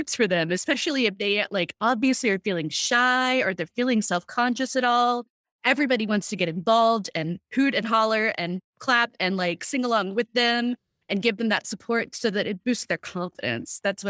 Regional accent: Texas, United States; which I'm not, I'm from Texas, but I was like the interloper in the friend group.

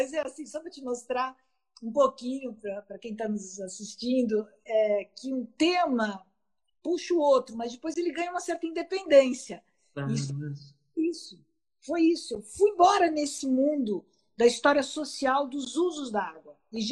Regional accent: São Paulo, Brazil; e também porque eu sou de São Paulo.

